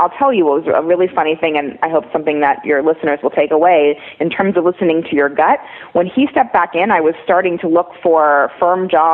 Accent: Los Angeles, California, United States; Well, I'm … from Laurel Canyon, so I'm about as LA as they come.

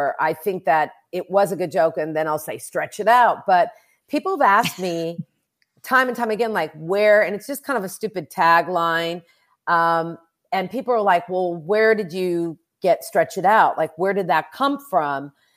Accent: Oklahoma, United States; And actually, growing up in Jewish in Oklahoma wasn't bad at all.

